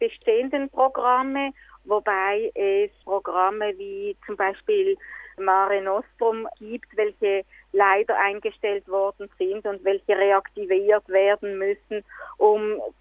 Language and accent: German; Switzerland; welche halt auch legale Aufenthalte bei uns in der Schweiz umfassen.